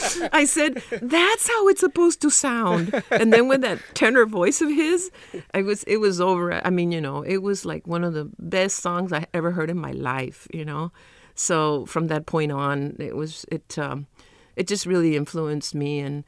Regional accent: Brawley, California, United States; and I was from Brawley, California, near the border, and it was a very racist little town

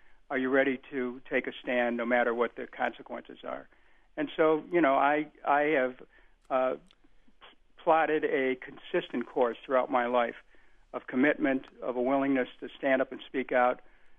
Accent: Cleveland, Ohio, United States; I was growing up in Cleveland, we lived in 21 different places by the time I was 17, including a couple cars.

